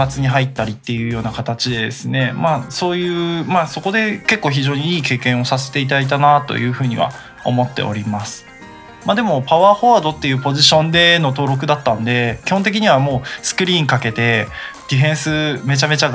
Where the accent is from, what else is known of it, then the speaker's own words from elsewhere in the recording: Miyagi, Japan; ちょっと僕自身が宮城県出身という形でですね、宮城県宮城広瀬高等学校という、県立の高校に進みまして